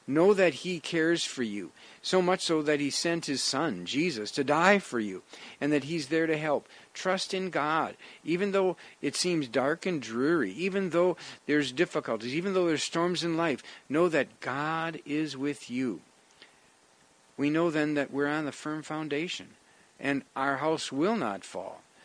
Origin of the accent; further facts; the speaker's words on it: Wisconsin, United States; Now, as a kid growing up in Wisconsin, I remember camping sometimes with Boy Scouts in the middle of summer